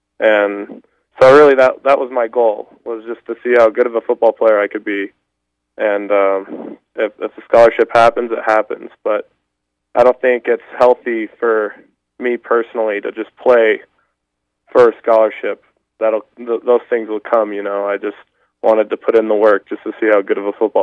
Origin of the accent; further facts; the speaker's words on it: Wyoming, United States; we're both from Wyoming, both playing for similar-sized schools